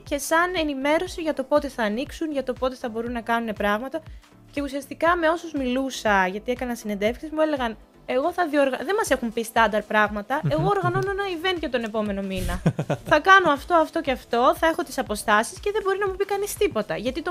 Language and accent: Greek; Greece; Λέω, εγώ είμαι από την Ελλάδα.